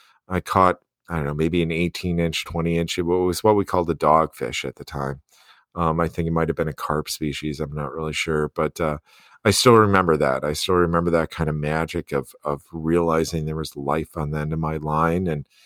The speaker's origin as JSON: {"language": "English", "region": "Wisconsin", "country": "United States", "tie": "born or raised there", "also_born_or_lived": "Montana", "said": "didn't start fly fishing until I moved to Montana. I've been growing up spinning and bait fishing. I grew up in Wisconsin."}